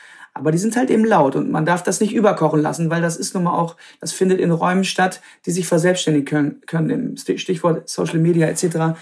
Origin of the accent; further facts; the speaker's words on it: Krefeld, North Rhine-Westphalia, Germany; also born or lived in Münster; Ich bin in Münster geboren, aber ich bin aufgewachsen am Niederrhein, also direkt an der holländischen Grenze, Krefeld, die Ecke.